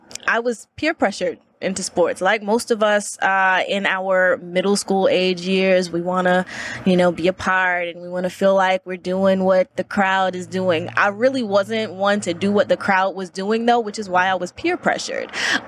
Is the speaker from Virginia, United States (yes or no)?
yes; Virginia, United States; moved away as an adult; also born or lived in North Carolina; now in Atlanta, United States; I'm originally from Virginia, but that track and field got me to North Carolina. I lived in North Carolina for 21 years. Okay. And then I moved to Atlanta last summer.